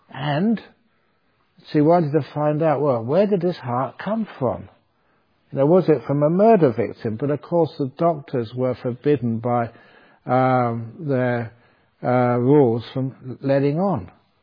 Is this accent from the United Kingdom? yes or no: yes; England, United Kingdom; born there; And I was born in England. No one in my family could spell Buddhism.